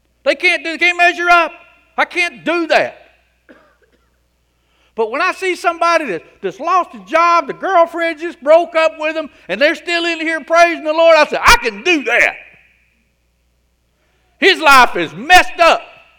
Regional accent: Rockmart, Georgia, United States; I remember growing up on Elm Street, Rockmart.

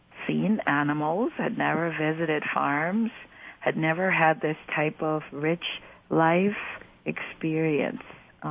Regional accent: Guyana; born there; I was born in Guyana, South America.

